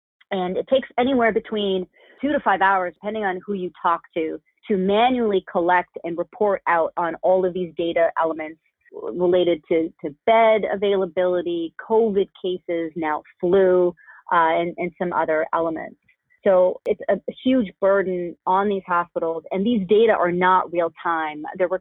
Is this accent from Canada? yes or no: yes; Canada; now in United States; I'm Canadian